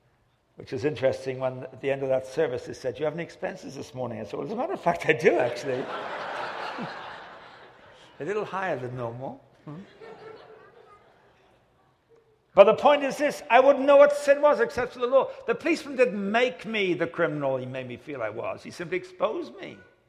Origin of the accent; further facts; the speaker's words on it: England, United Kingdom; I said, well, I come from England and we measure in miles. I don't know how to guess in kilometers.